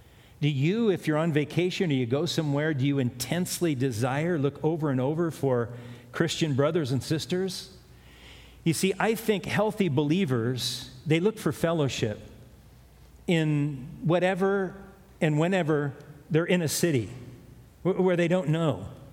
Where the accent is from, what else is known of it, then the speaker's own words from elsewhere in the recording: Hawaii, United States; whenever you mention you're from Hawaii, it doesn't matter who you are, you're a celebrity. I'm from Hawaii.